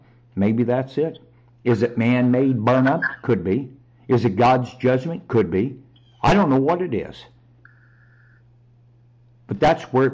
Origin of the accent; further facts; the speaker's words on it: Kansas City, Missouri, United States; I grew up in Kansas City. Now, I was gone from here for about 18 years, not lived here. Came back because of my parents getting older and all that whole bit, and my mother being ill.